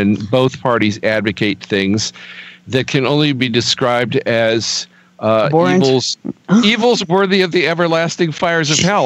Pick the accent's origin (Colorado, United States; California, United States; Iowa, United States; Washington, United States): Washington, United States; In the 30s, people spoke of the 47 states and the Soviet of Washington. That's my hometown.